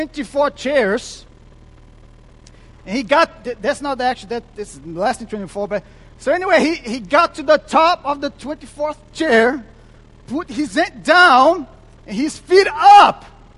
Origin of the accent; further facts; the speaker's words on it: Brazil; first language Portuguese; English is a second language; now in United States; I guess in the U.S. here, by the way, I'm from Brazil, so I've learned some slangs.